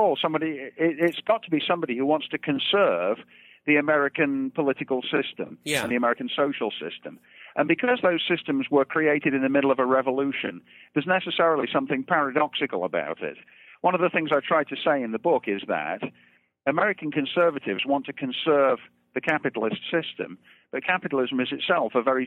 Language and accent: English; Derby, East Midlands, United Kingdom; also born or lived in Birmingham; I was born and raised in England. I was born in the town of Birmingham and raised in Derby, which is nearby, right in the center of England.